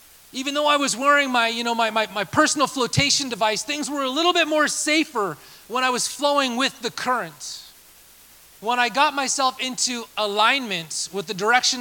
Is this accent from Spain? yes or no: no; Canada; I grew up in the Rocky Mountains of Canada.